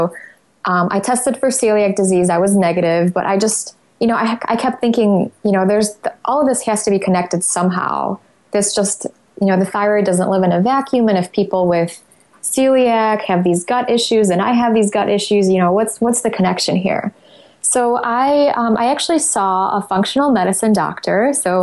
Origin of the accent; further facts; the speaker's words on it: Poland; and I'm from Poland, so our diet is also very much focused on wheat and dairy.